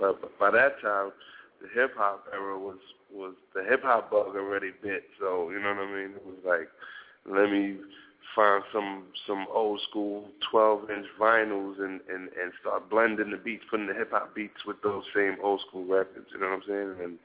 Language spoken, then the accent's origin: English; Queens, New York, United States; I'm from Queens. I'm from Queensbridge, New York.